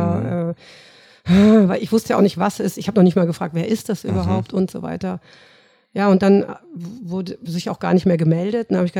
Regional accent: North Rhine-Westphalia, Germany; now in Munich, Germany; Nee, ich komme aus Nordrhein-Westfalen.

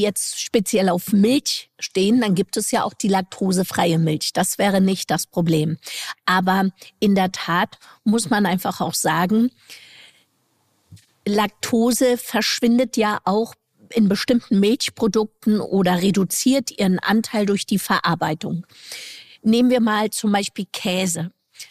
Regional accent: East Germany, Germany; Allerdings bin ich in der DDR aufgewachsen und wir hatten sehr wenig hochverarbeitete Lebensmittel.

